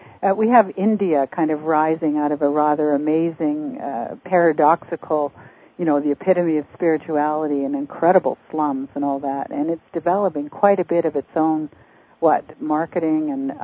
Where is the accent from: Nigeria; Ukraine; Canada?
Canada; now in United States; I'm not an American. I'm a Canadian.